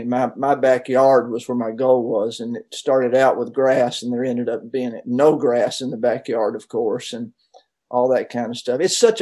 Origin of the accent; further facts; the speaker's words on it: Knoxville, Tennessee, United States; Well, I grew up in Knoxville. My dad was a sports writer for the Knoxville Journal